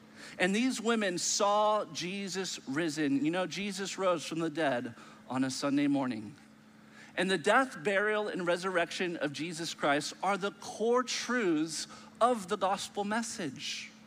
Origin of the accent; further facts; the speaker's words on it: Los Angeles, California, United States; I am from Los Angeles, the city of angels